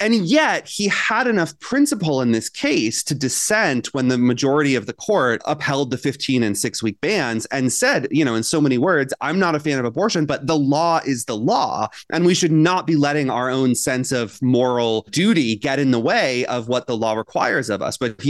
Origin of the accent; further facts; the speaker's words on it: Florida, United States; I grew up in Florida.